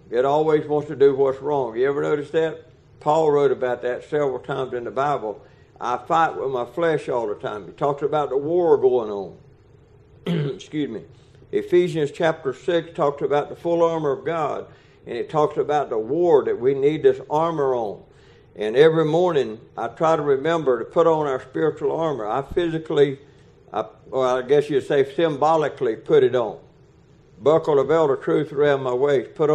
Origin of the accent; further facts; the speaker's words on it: Georgia, United States; I was born and raised in South Georgia on the farm. We had cows.